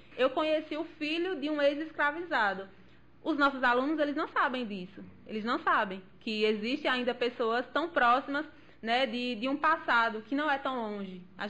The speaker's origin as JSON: {"language": "Portuguese", "town": "Lage dos Negros", "region": "Bahia", "country": "Brazil", "said": "ele trouxe para a secretaria uma pessoa que é de uma região quilombola. Eu sou de Lajes dos Negros, eu sou da comunidade de Patos, eu conheço a realidade do nosso povo."}